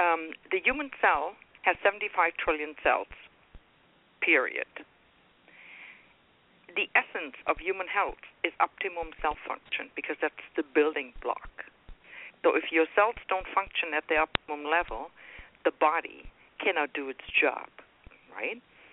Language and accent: English; Germany; English is a second language; now in North America; People in North America, I'm from Germany, and I'm not going to apologize for it.